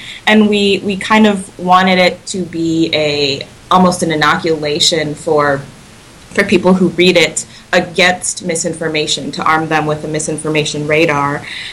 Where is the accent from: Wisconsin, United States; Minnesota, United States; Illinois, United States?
Wisconsin, United States; I'm from Wisconsin, so I'm excited about this.